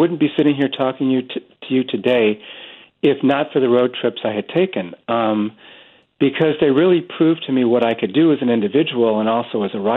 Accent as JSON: {"language": "English", "town": "San Diego", "region": "California", "country": "United States", "tie": "born or raised there", "said": "And I, you know, growing up in San Diego, we went around the western U.S."}